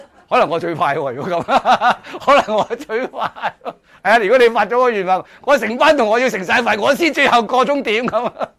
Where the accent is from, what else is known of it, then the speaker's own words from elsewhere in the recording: China; 我哋中国人开始明白乜嘢叫做波野思想，系嘛？